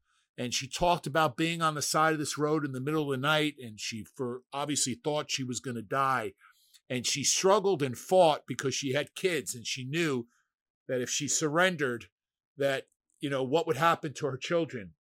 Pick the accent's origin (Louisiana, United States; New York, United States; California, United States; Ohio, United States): New York, United States; New York City; I'm born and raised in New York City. And so you have this sense of street awareness, street smarts.